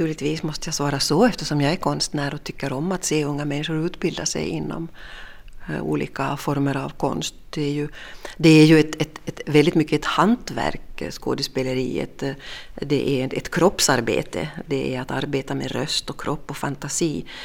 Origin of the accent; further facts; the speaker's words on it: Ostrobothnia, Finland; accent: Ostrobothnian dialect; Mitt modersmål är ju en österbottnisk dialekt och den känns ju som någonting som är väldigt tungt förankrat i mig.